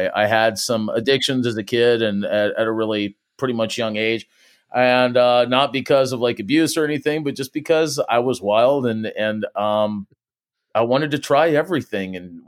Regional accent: Houston, Texas, United States; Well, I was born in Houston, Texas. Birthday is June 20th, 1975.

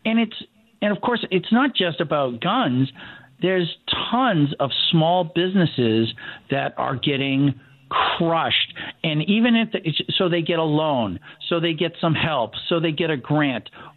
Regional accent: Massachusetts, United States; Actually, you know, I grew up outside of Boston, but I've lost my accent

